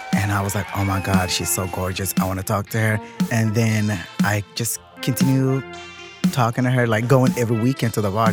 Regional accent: Kenya; now in United States; I grew up in Kenya with my grandmother and my stepdad and my 2 sisters and my aunt. We moved here in 2000. My whole family's here.

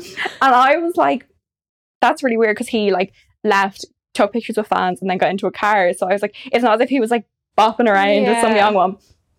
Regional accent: Ireland; Yeah, and I tried to make a joke because we're really pale because we're both Irish.

